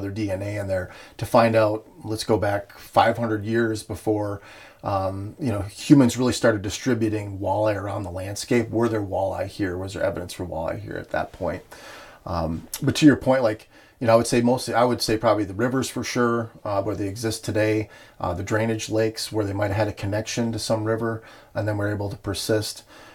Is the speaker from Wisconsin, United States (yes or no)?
yes; Stevens Point, Wisconsin, United States; I grew up in Stevens Point.